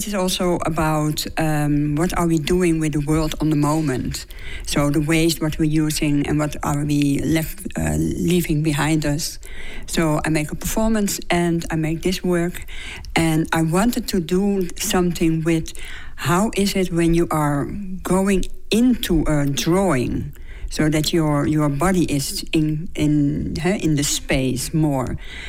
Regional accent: Amsterdam, North Holland, Netherlands; English is a second language; I'm coming from Amsterdam, from Holland, Pays-Bas, oui.

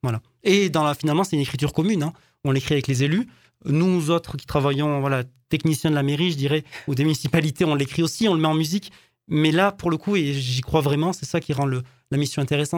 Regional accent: Castres, Occitanie, France; Alors, moi, je suis de Castres, hein, donc je ne suis pas de très loin.

